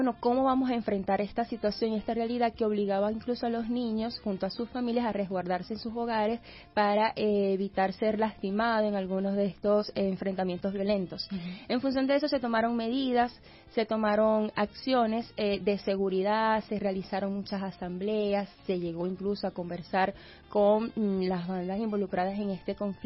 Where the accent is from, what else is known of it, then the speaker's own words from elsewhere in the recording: Maracaibo, Zulia, Venezuela; now in Caracas, Venezuela; hace aproximadamente un año cuando llegué aquí a Caracas. Yo vengo de Maracaibo.